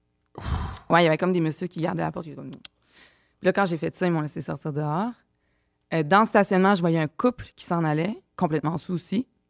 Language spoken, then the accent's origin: French; Quebec City, Quebec, Canada; Moi, je viens de la ville de Québec